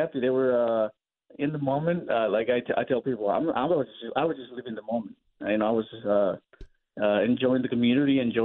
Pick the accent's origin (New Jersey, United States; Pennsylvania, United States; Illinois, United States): Illinois, United States; Elgin; I was a resident in Elgin too, and I grew up here in Elgin